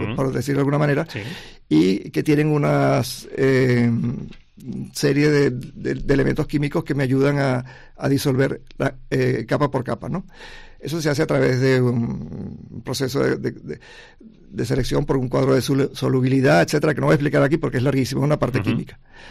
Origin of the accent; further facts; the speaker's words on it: Venezuela; moved away as an adult; yo soy venezolano, uh-huh. vine a estudiar a Sevilla en el año 74, 75, perdón, y hice la carrera allí de restauración